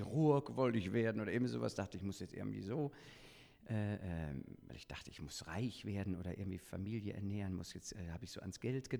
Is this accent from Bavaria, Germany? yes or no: no; Kleve, North Rhine-Westphalia, Germany; Und dann habe ich so mit Operngesang angefangen und eben ein bisschen bei uns in Kleve, in der Kleinstadt, war nicht so viel.